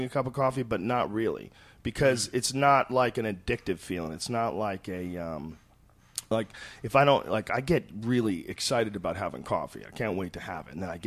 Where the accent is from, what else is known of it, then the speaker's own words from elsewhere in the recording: Boston, Massachusetts, United States; also born or lived in New Jersey; I'm sort of a Boston dude, but I was born in New Jersey, so